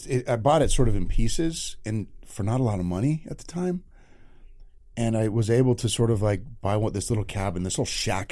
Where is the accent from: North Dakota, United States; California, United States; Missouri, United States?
North Dakota, United States; Minot; I'm from Minot, which is like on the other side of the state.